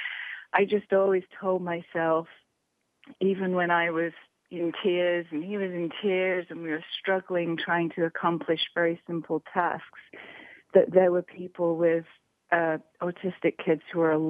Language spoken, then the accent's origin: English; United Kingdom; accent: English; I mean, I'm sure you can hear that I'm British, so...